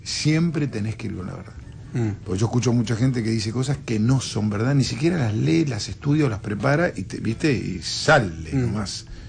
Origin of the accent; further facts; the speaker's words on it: Argentina; Tenemos como argentino entender que la inflación es igual pobreza.